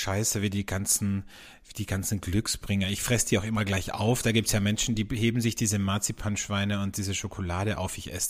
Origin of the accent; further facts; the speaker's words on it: Austria; Ich fand es ja ganz lustig, bei uns in Österreich gibt es seit einiger Zeit im Radio Nachrichten in einfacher Sprache.